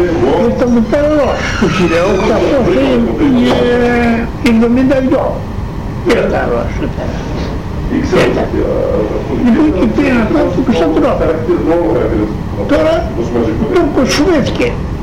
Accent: Kastanies, Eastern Macedonia and Thrace, Greece; born there; Δεν λέγονταν Καστανιές.

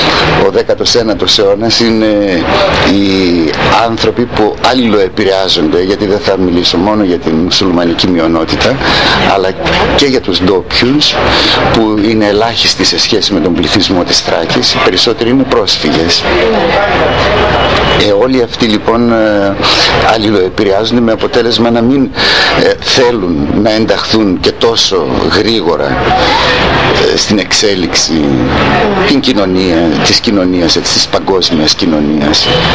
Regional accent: Komotini, Eastern Macedonia and Thrace, Greece; also born or lived in Soufli; Αν και γεννήθηκα στο Σουφλί, αλλά ήρθα τόσο μικρός εδώ που δεν θυμάμαι τίποτα από την γενέτειρά μου. Πατρίδα θεωρώ την Κομωτινή

